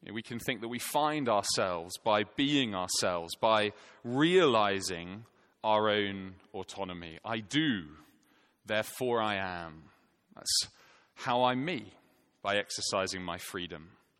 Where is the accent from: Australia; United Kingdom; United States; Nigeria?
United Kingdom; Scotland; There's a unique pain as a Scotsman to having Braveheart be like your cultural shop window for your nation.